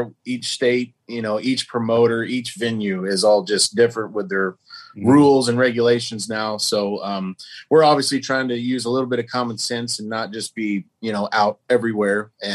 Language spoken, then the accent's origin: English; Oklahoma, United States; And if we're around, we're all from Oklahoma.